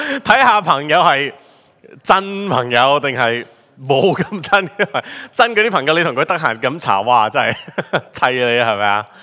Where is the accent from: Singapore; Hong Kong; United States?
Hong Kong; 我哋香港人所謂的這些是什麼？